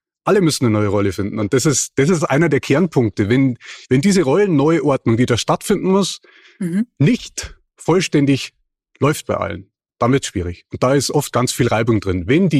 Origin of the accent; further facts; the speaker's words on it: Bavaria, Germany; Ich bin ja auch Niederbayer.